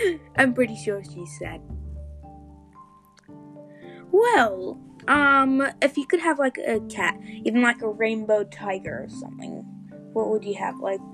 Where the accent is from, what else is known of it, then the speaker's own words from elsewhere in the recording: Australia; Like hearing kookaburras since we're Aussie.